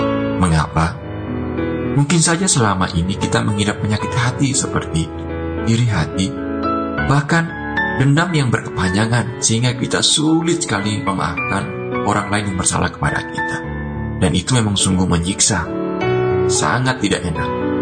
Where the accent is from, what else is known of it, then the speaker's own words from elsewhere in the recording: Tangerang, Banten, Indonesia; member UMK Daily Fresh Juice 13. Saya dari Tangerang.